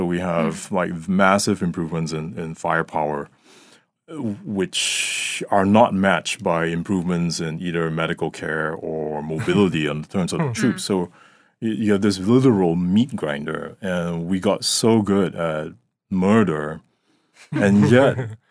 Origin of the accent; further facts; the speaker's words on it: Singapore; I grew up in Singapore, which is a British colony.